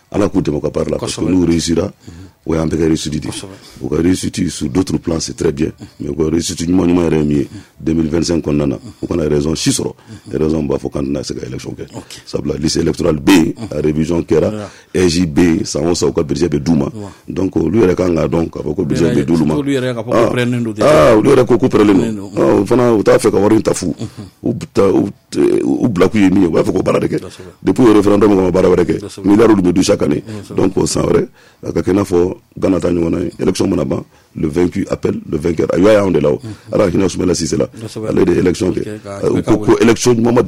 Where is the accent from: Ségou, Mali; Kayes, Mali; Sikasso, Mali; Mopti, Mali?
Mopti, Mali; Djenné; Non. Chez nous, à Djenné, c'est ça qu'on m'a dit.